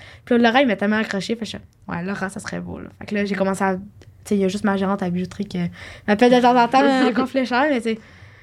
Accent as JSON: {"language": "French", "region": "Quebec", "country": "Canada", "said": "je viens de Lanaudière"}